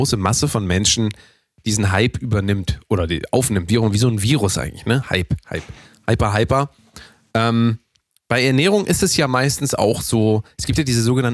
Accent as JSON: {"language": "German", "region": "Hamburg", "country": "Germany", "said": "Hamburg ist meine Heimat."}